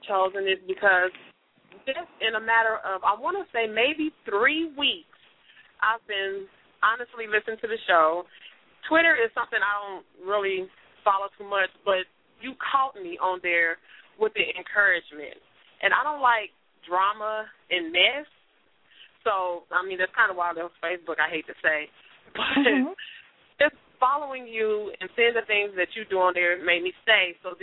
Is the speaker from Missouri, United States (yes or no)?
yes; Kansas City, Missouri, United States; Well, I'm from Kansas City, Missouri, and I am a supervisor at one of the Fortune 500 companies